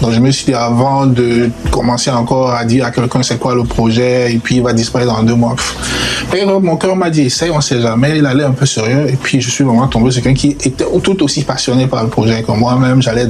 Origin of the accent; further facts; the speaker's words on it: Cameroon; je suis Camerounais. Il faut bien que j'essaie quelque chose au Cameroun.